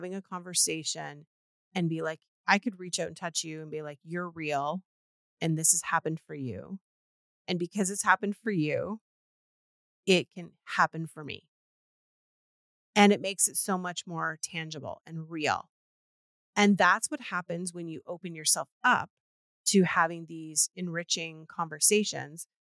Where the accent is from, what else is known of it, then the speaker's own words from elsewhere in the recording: Canada; I'm from Canada.